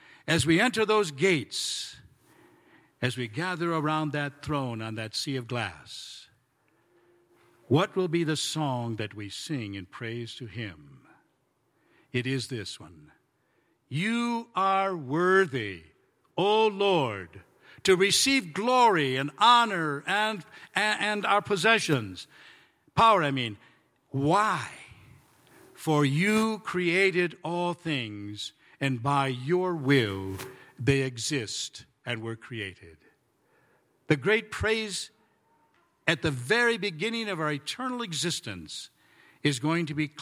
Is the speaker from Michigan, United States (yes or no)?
yes; Michigan, United States; I'm from Michigan, but we had all gone to the same school there in Michigan and graduated together